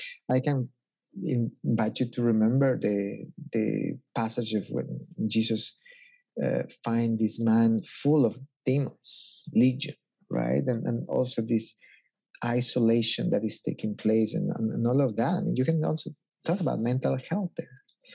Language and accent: English; Ecuador; And, you know, I come from Ecuador